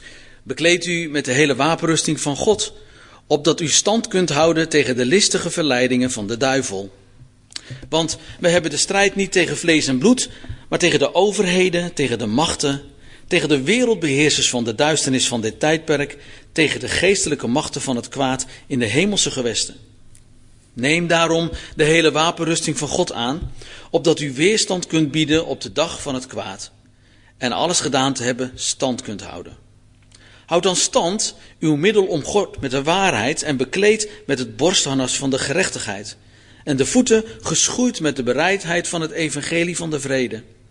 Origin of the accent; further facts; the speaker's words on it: South Holland, Netherlands; Ik heb dus Zuid-Molukse bloed in mijn aderen stromen. Ik ben geboren en getogen in Zuid-Holland. En ik woon inmiddels samen met mijn vrouw en nog een aantal andere vrouwen al een aantal jaren in Zuid-Limburg.